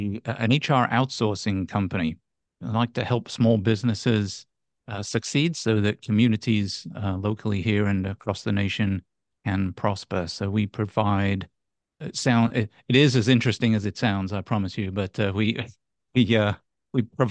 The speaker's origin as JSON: {"language": "English", "region": "North West England", "country": "United Kingdom", "tie": "born or raised there", "lives_now": "Houston, United States", "said": "I grew up in a couple of villages just on the south side of Manchester in England. And through relationship and job, I eventually landed here in Houston, Texas."}